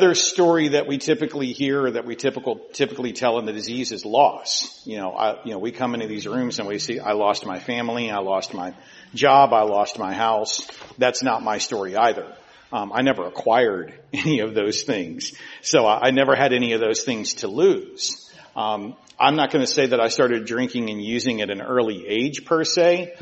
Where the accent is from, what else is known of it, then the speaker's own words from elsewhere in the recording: Charleston, United States; I live in Charleston. I was born and raised in Charleston